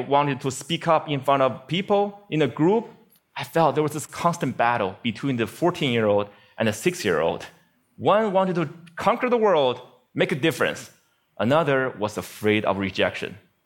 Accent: Beijing, China; born or raised there

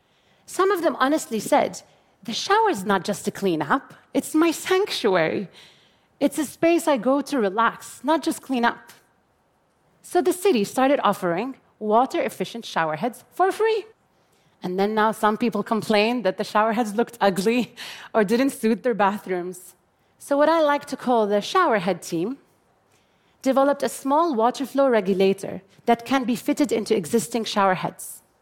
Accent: Jordan; born or raised there

